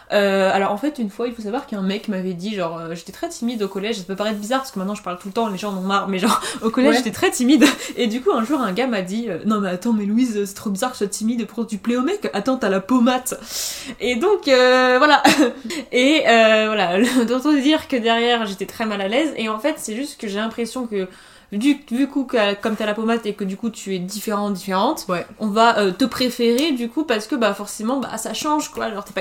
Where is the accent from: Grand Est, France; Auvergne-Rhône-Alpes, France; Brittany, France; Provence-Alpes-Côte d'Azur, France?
Brittany, France; Cesson-Sévigné; J'ai grandi à Cesson-Sévigné, voilà.